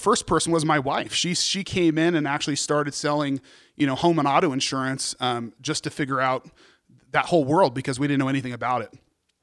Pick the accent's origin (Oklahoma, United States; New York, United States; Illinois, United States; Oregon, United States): Oregon, United States; growing up in Oregon, I was always an Oregon Duck fan, so it was a no-brainer, especially that it was close to home.